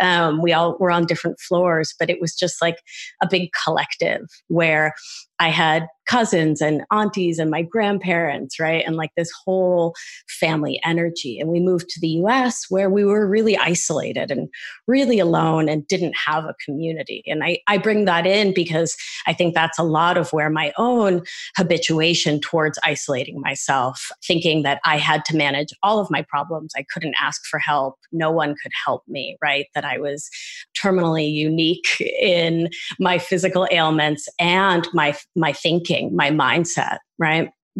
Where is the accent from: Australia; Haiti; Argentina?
Argentina